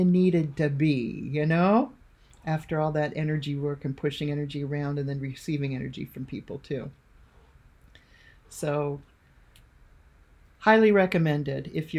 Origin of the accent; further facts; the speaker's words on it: Seattle, Washington, United States; And I'm from Seattle.